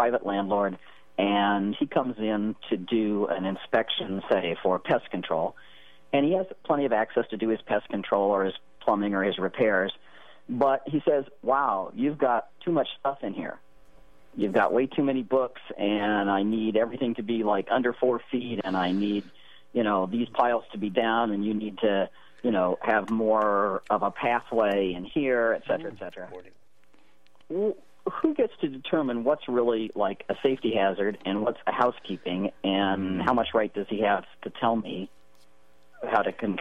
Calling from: San Francisco, California, United States; I'm calling from San Francisco.

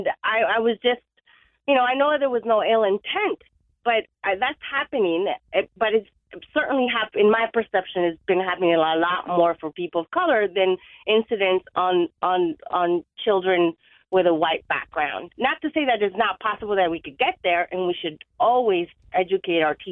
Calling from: Webster, Massachusetts, United States; Hi, Evan. … from Webster.

